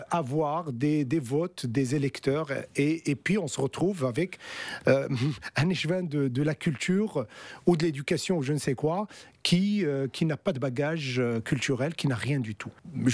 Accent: Morocco; Au Maroc, parce que moi je suis né et j'ai grandi au Maroc, j'ai étudié en arabe

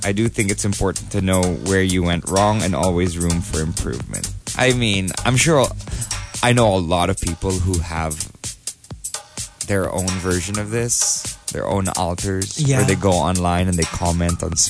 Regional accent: Philippines; I'm a Filipina

